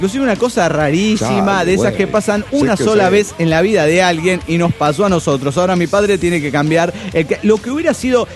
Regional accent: Santa Clara, California, United States; Soy el chico de Santa Clara, California.

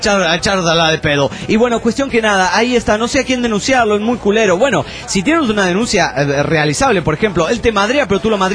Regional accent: Delicias, Chihuahua, Mexico; now in Ciudad Juárez, Mexico; Pero soy de Delicias, Chihuahua.

